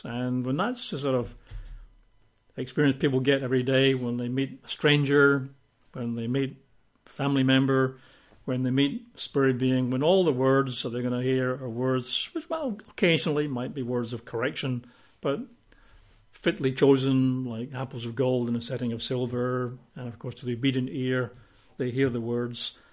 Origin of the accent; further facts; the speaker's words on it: United Kingdom; or I think the Americans prefer Babel, but we're British.